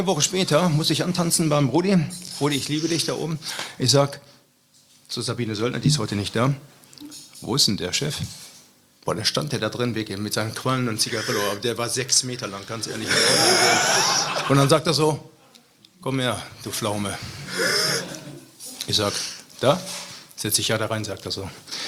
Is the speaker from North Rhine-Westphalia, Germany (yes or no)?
yes; North Rhine-Westphalia, Germany; Ich bin Ruhrpottler durch und durch, und ja, ich vermisse diese Sprache, ich vermisse diese Menschen, diese offene Ehrlichkeit.